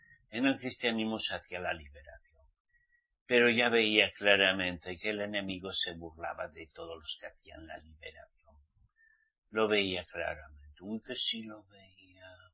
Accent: Spain; no he visto tanta división entre mi pueblo, los españoles, los españoles, como en toda mi vida, en 68 años

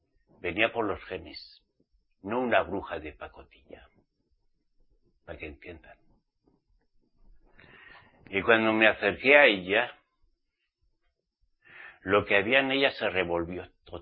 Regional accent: Spain; yo soy español.

